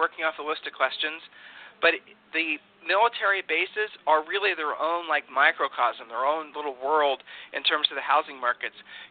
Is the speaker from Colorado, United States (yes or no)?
no; Ohio, United States; now in Texas, United States; I'm a transplant from Ohio to Texas.